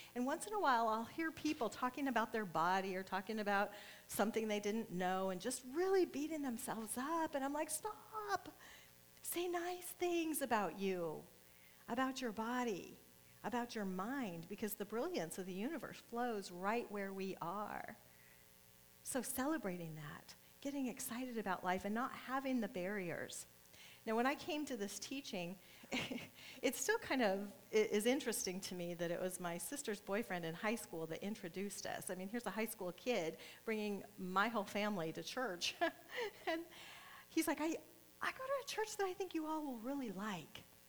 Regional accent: California, United States; also born or lived in Nebraska; because I was from California back to Nebraska. I was back and forth a lot. I've moved a lot.

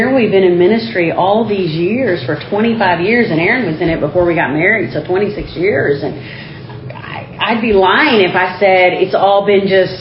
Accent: Texas, United States; And if you know me, I am Texan through and through. I don't want to leave the state of Texas. I love Texas.

